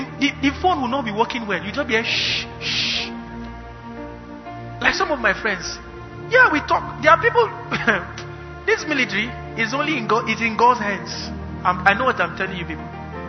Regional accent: Northern Nigeria, Nigeria; I grew up in the North with all due respect. I know Northern things more than you.

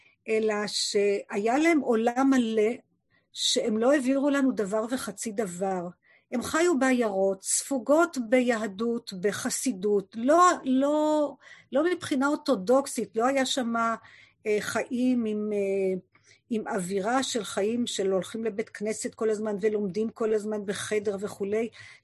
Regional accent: Nir Am, Southern District, Israel; also born or lived in Netanya; הוריי חזרו ואני חזרתי בגיל 4 לקיבוץ, שזו הייתה הטראומה הראשונה של חיי, שהייתי צריכה להיפרד מבית ההורים ולהיות בבית הילדים, מאוד חרות בי. וכן, וגדלתי בקיבוץ נירם, בעוטף

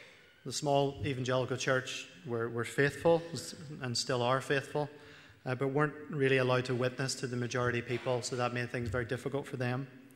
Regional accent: Bangor, Northern Ireland, United Kingdom; I am from Bangor. I went to Bangor Grammar

